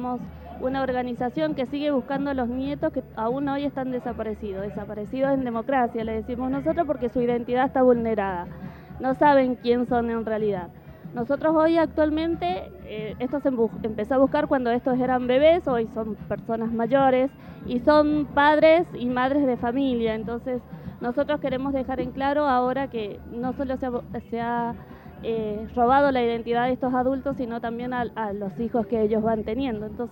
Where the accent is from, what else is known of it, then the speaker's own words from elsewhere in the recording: Buenos Aires, Argentina; Yo soy porteña, mis padres eran sanjuaninos, mi papá Isidro y mi mamá riojana. Se enamoraron, se casaron y se fueron a vivir a Buenos Aires.